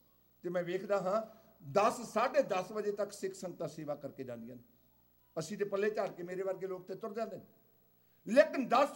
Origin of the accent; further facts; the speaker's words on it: Khanna, Punjab, India; ਮੇਰਾ ਇਲਾਕਾ ਖੰਨੇ ਦਾ ਪੈਂਦਾ, ਲੁਧਿਆਣੇ ਜ਼ਿਲ੍ਹੇ ਦੀ ਤਹਿਸੀਲ ਹੈ ਸਬ ਡਿਵੀਜ਼ਨ ਖੰਨਾ।